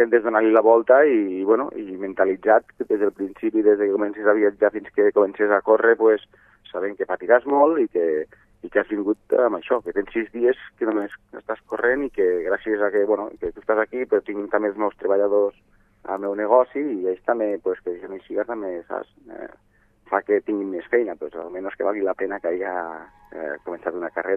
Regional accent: La Pobla de Segur, Catalonia, Spain; arribant al meu poble. Sí, a la Pobla

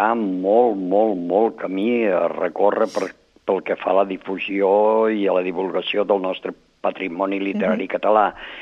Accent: Peramola, Catalonia, Spain; jo sóc fill de Peramola

